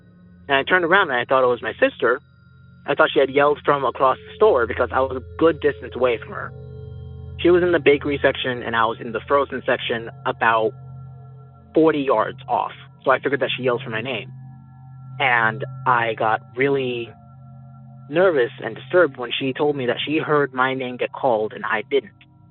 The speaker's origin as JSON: {"language": "English", "town": "Raeford", "region": "North Carolina", "country": "United States", "said": "from Rayford, North Carolina."}